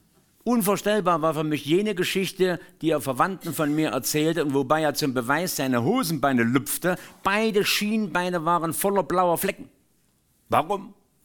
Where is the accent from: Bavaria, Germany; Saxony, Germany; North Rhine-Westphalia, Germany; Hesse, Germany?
Saxony, Germany; Zwickau; wohnt in meiner Heimatstadt Zwickau im Haus gegenüber